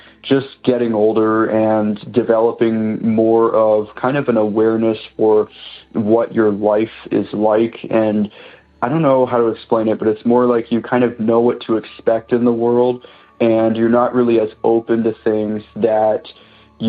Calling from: Ontario, Canada; I'm calling from Ontario, Canada.

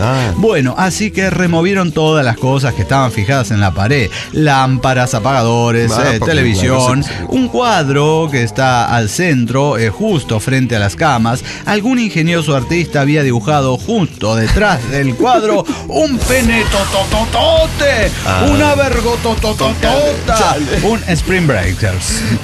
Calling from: Saltillo, Coahuila, Mexico; Soy la Miss de los Perros de Saltillo, Coahuila.

